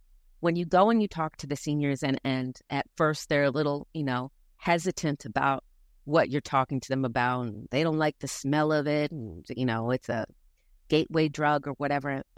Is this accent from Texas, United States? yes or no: no; Philadelphia, Pennsylvania, United States; but we're all 90s girls. We grew up smoking backwoods in Philly.